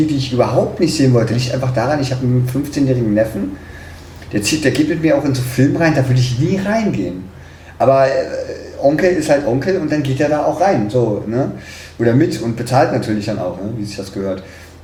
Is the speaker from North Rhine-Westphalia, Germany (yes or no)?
no; Berlin, Germany; born or raised there